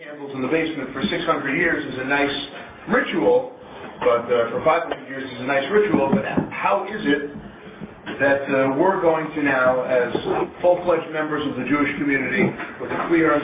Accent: India; my family is actually from India. We're Iraqi Jews from India, but the quote-unquote real Indian Jews, the B'nai Menashe, the B'nai Israel

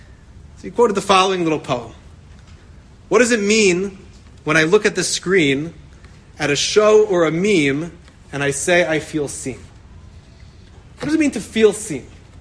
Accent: Philadelphia, Pennsylvania, United States; I was going into fifth grade, and I grew up in Philadelphia.

